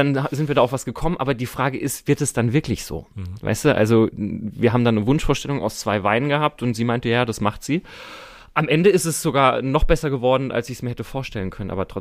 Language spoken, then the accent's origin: German; Rhineland-Palatinate, Germany; aufgewachsen in der Pfalz. Also bin ich zur Schule gegangen, da wohnt meine Family jetzt immer noch.